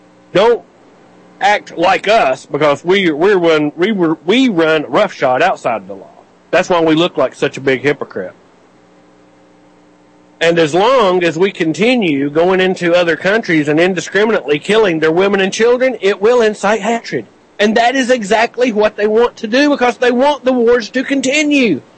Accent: United States; And for us as American citizens to send our women and children and let them be under the control of these megalomaniacs, we should do some real soul searching.

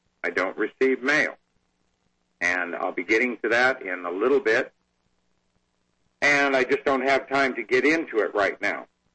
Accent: Florida, United States; born there; And don't look forward to winter, as I was born in Florida. But I've learned to adapt

